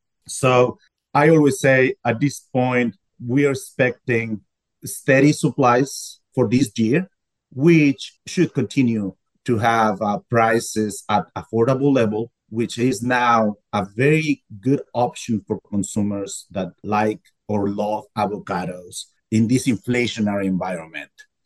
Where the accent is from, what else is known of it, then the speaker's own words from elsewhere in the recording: Michoacán, Mexico; And by the way, I grew up in Michoacán and I grew up eating avocados in the 80s.